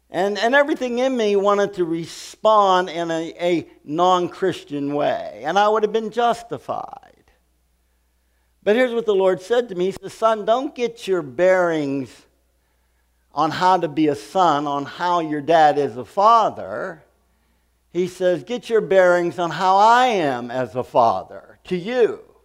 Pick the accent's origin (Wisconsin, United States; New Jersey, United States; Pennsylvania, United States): Pennsylvania, United States; Pittsburgh; born there; I was born up here in Pittsburgh, and we went fishing.